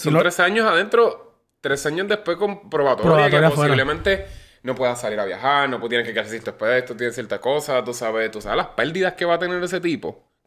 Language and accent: Spanish; Bayamón, Puerto Rico; Yo soy de Bayamón. Lo que pasa es que ya era Bayamón ya tirando para Guasbuena.